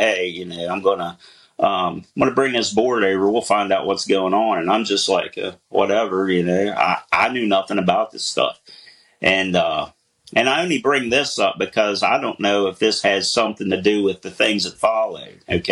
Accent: Ridgely, West Virginia, United States; Well, I can say that I'm from Ridgely, West Virginia.

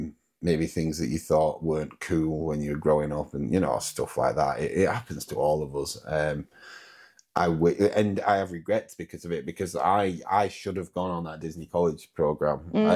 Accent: United Kingdom; they won't think that we're British in the sense of like, oh, hello, I'm from Britain.

